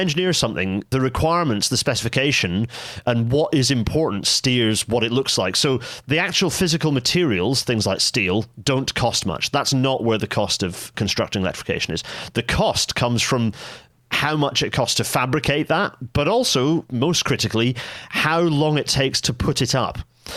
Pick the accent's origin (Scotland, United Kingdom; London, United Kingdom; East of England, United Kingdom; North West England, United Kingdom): Scotland, United Kingdom; Inverurie; And I grew up in the northeast of Scotland. Although you can't tell from my accent, it's no longer quite as strong as it might once have been.